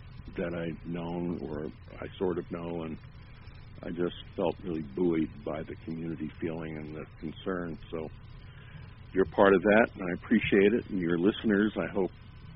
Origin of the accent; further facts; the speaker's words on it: New York, United States; I'm a New Yorker kid who got into the folk music boom and then found out about … he changed my life that way.